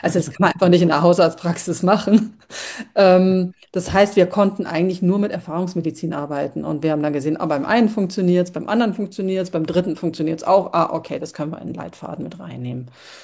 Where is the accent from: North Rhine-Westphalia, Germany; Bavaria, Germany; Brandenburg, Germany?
Bavaria, Germany; also gerade so die Allgäuer sind ja, wo ich herkomme, alle sehr sportlich und gehen auf die Berge und machen.